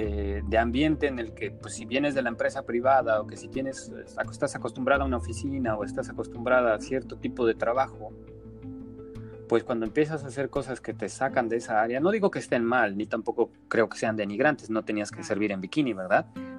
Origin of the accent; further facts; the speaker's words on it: Mexico; como si yo porque soy mexicano acá gano en dólares